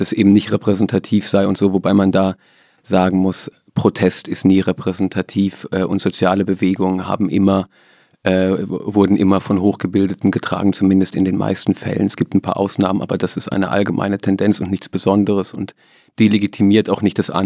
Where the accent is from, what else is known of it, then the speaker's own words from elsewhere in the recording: Hesse, Germany; Ich komme da aus der Nähe her, aus Nordhessen